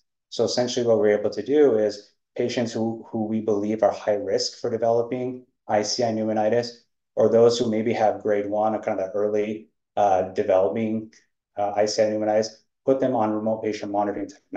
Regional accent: Portland, Oregon, United States; So I grew up in Portland, Oregon. I went to high school there and decided to go to University of Washington for college.

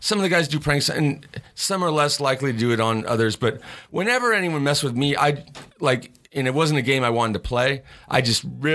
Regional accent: California, United States; But maybe that comes from like growing up in California because I'm not like I've never been like a stoner guy.

